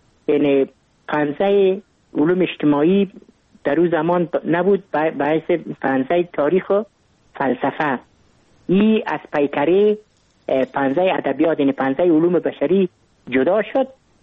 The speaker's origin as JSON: {"language": "Persian", "region": "Kabul", "country": "Afghanistan", "tie": "born or raised there", "said": "من متولد کابل هستم، در نایی اول کابل تولد شدیم."}